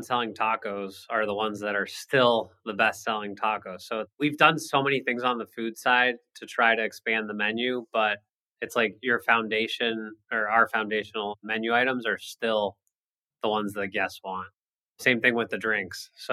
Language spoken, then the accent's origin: English; San Diego, California, United States; because we grew up in San Diego, born and raised here, but Alex went to school in New York. I went to Boston.